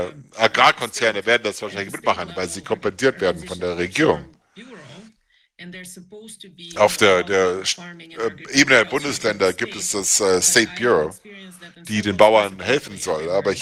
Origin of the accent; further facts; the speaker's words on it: Ukraine; Ich komme aus der Ukraine, ich habe Russland noch nie gehasst. Das hat dieser Krieg hat mein Land vernichtet, mein Dorf vernichtet, meine Stadt.